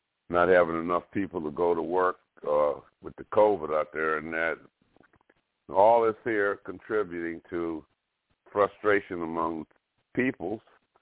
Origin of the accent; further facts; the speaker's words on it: Alabama, United States; I'm personally from Alabama, and among a lot of the children, Caucasian and African American, there's a lot of friendship